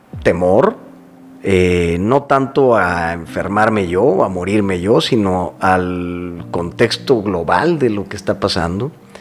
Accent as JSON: {"language": "Spanish", "town": "Córdoba", "region": "Veracruz", "country": "Mexico", "tie": "born there", "also_born_or_lived": "United States / Monterrey", "moved": "as an adult", "said": "Soy una persona que nací en Córdoba, Veracruz, hace muchos años, 47 para ser exactos."}